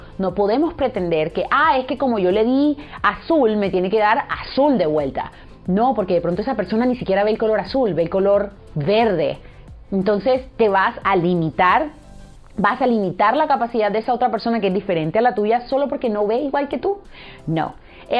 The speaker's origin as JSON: {"language": "Spanish", "country": "Colombia", "said": "ambas somos mamás, ambas somos colombianas"}